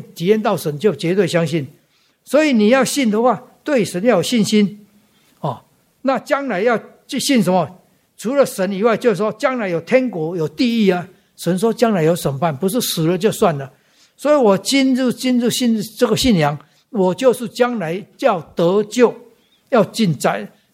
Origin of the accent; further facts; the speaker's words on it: Taiwan; 我已经信到麻痹了，我们台湾话我信到麻痹了